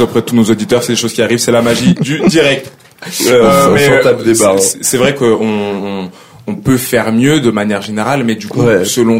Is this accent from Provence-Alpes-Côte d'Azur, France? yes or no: no; Lyon, Auvergne-Rhône-Alpes, France; Je viens de Lyon, c'est pareil. C'est une plus petite ville.